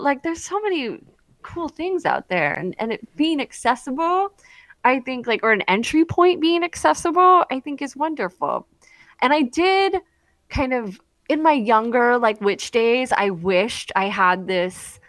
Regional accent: New Jersey, United States; I grew up on the Jersey Shore.

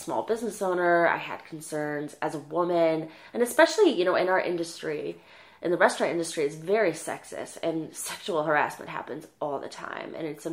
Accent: Detroit, Michigan, United States; moved away as an adult; now in New York, United States; I'm 27 years old. Born and raised in Detroit, Michigan, I moved to New York in 2011 to pursue my degree as a chef.

